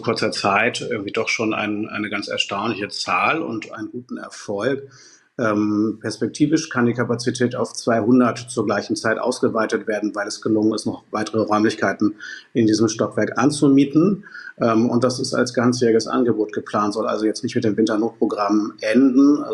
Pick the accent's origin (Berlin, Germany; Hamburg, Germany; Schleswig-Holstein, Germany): Hamburg, Germany; wenn ich durch mein Heimat Stadtteil Finkenwerder spazieren und flendern darf